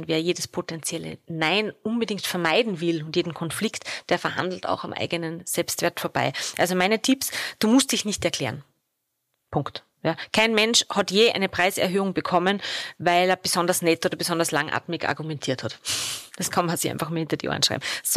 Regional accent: Salzburg, Austria; moved away; also born or lived in Vienna / Lower Austria; Meine Heimatstadt Salzburg damals zu verlassen, um für 16 Jahre nach Wien und Niederösterreich zu gehen.

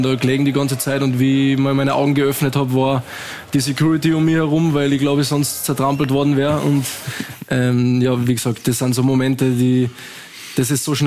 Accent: Salzburg, Austria; ich bin in Kneis, Anif, Grödig, das sind so kleine Vereine in meiner Heimat gewesen

